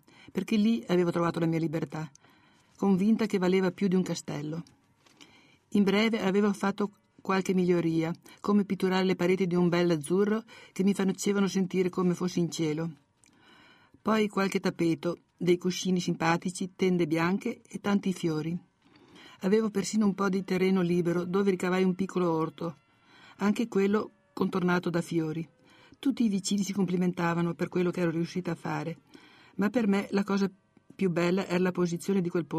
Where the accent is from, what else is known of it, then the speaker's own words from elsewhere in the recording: Fara di Soligo, Veneto, Italy; Io sono nata in Veneto, a Fara di Soligo, un'adolescenza passata a scorazzare per le sue colline